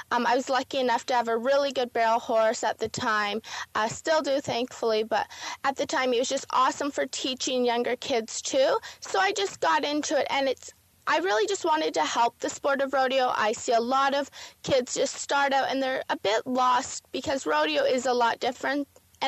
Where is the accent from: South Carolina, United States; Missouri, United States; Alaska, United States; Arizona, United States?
Arizona, United States; I'm actually originally from Arizona, though my family's from Canada, so I'm lucky enough to be both Canadian and American.